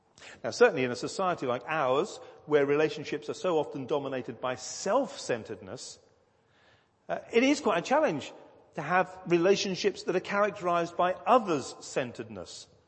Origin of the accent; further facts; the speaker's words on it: East of England, United Kingdom; Many of you know I grew up down in Suffolk